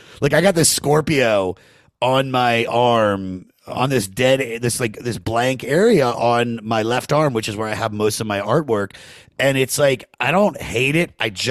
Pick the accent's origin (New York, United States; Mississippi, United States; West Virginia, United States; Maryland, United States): Maryland, United States; And so I got, and I'm not even from Wichita. Like I'm from Maryland.